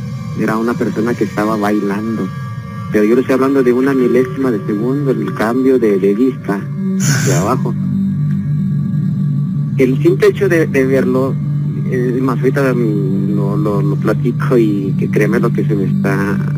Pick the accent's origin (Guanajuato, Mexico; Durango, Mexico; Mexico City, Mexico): Guanajuato, Mexico; León; Yo soy de aquí de León, Guanajuato. Ajá. Y soy de la colonia Bellavista.